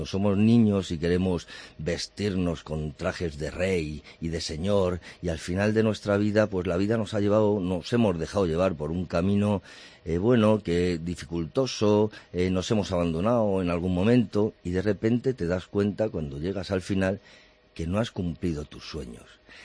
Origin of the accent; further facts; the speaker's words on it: Madrid, Community of Madrid, Spain; yo que soy de Madrid